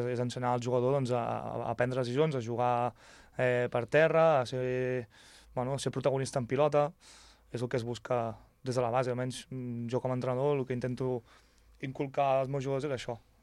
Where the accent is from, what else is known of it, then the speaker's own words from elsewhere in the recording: Avinyonet del Penedès, Catalonia, Spain; Avinyonet del Penedès, de les Gunyoles sóc.